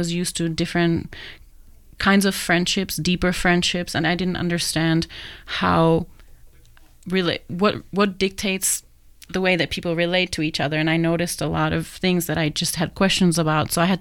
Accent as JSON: {"language": "English", "country": "Czechia", "second_language": "English", "said": "that's true, although I come from the Czech Republic, uh-huh. which is a different part of Europe."}